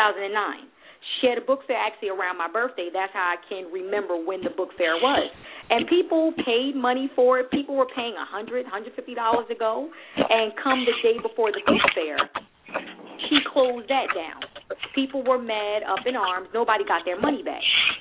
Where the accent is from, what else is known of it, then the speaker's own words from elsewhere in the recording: Elizabeth, New Jersey, United States; I'm like, oh, I'm from Elizabeth.